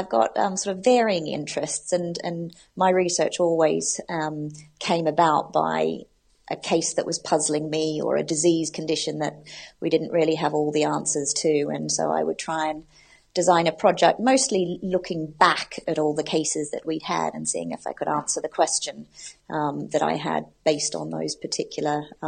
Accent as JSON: {"language": "English", "country": "Australia", "also_born_or_lived": "United States", "moved": "as an adult", "lives_now": "United Kingdom", "said": "I'm originally from Australia, which is where I did my veterinary training, but I have a mix of accents, having spent 6 years in America doing my specialty training and then being in the UK for the last 10 years."}